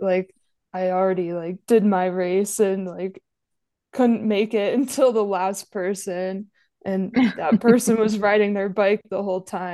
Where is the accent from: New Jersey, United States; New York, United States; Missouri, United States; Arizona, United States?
New York, United States; Saranac Lake; also born or lived in Bozeman; now in Santa Fe, United States